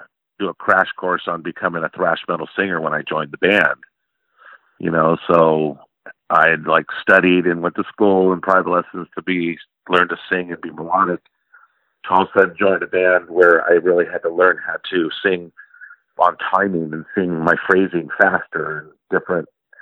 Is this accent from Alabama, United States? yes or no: no; Dublin, California, United States; We grew up in Dublin, California. Same place where Zette grew up from … You know, we both grew up in the same town.